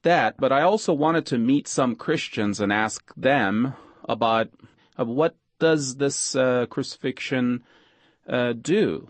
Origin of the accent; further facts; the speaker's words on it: Istanbul, Turkey; Well, I was born in Istanbul, the ancient Constantinople. Grew up there as a Muslim. Yes, my parents are Muslims from a Sunni background.